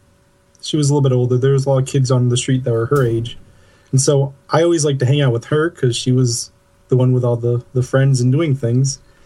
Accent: New England, United States; I'm from New England, up north.

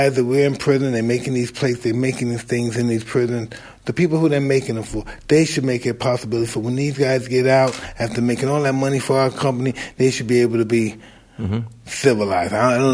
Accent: New York City, New York, United States; I'm from Brownsville, Brooklyn, okay?

